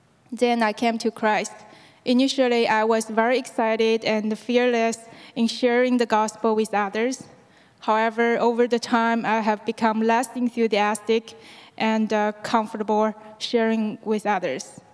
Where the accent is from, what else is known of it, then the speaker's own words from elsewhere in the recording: China; I'm from China. I grew up in a family where some of my relatives practiced Buddhist tradition growing up